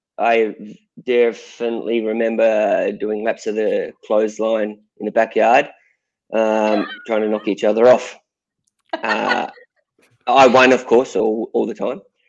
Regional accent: Sydney, New South Wales, Australia; I was from Sydney, I lived in Sydney. It was, you know, 20K away from where my mum and dad lived.

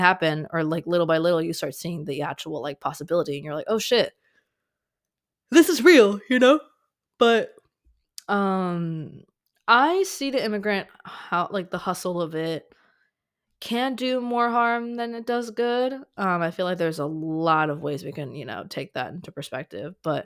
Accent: Fort Lauderdale, Florida, United States; also born or lived in California; I was born in California, and I moved to Miami, or essentially Florida, Fort Lauderdale

